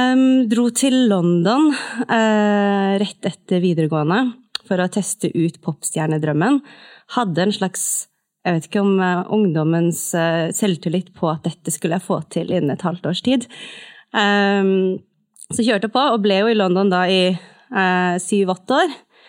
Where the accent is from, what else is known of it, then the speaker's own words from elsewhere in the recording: Tromsø, Troms, Norway; also born or lived in Seoul, South Korea; jeg vokste opp I Tromsø, født I Sør-Korea, Seoul, adoptert, som de fleste fra Korea, tror jeg, som vokste opp I Tromsø.